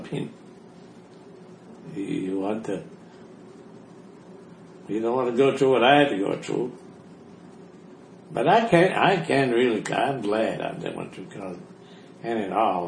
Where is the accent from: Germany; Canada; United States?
Canada; We're from Canada.